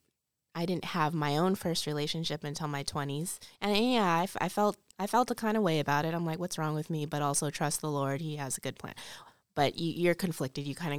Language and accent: English; California, United States; moved away as an adult; now in Ohio, United States; I grew up in California, lived here pretty much my whole life, and then he got into a law school in Ohio.